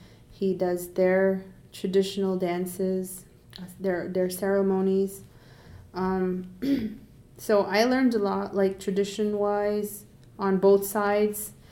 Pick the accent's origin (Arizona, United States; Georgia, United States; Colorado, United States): Arizona, United States; Cedar Creek; I grew up on the reservation. It's a small, tiny town. It's called Cedar Creek, Arizona. Probably like 150. The population is about 150.